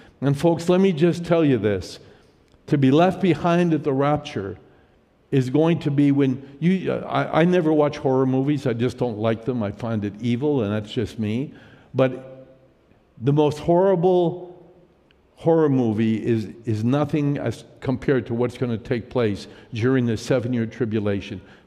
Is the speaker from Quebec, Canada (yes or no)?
yes; Montreal, Quebec, Canada; I was born and raised in Montreal.